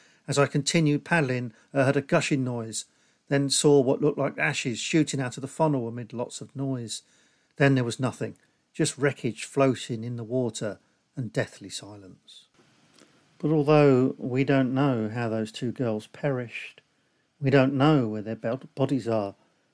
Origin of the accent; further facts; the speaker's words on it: Northampton, East Midlands, United Kingdom; a man called Harry Austin, who came from Northampton, my hometown.